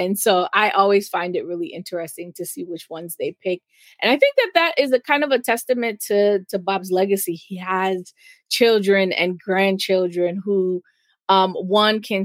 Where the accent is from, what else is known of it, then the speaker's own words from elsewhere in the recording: Jamaica; as a Jamaican